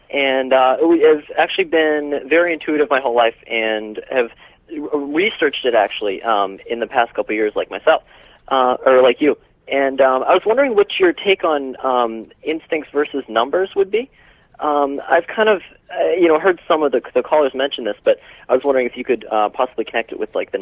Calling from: Bermuda; Hi, this is from Bermuda.

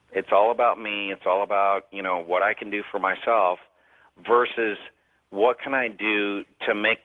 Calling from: Euless, Texas, United States; I'm calling from Euless, Texas.

